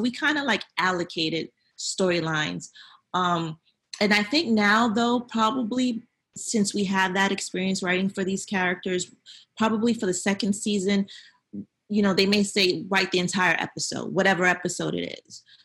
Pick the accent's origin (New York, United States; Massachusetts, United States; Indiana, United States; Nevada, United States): New York, United States; Brooklyn; I'm like, I'm from Brooklyn. I'm not scared.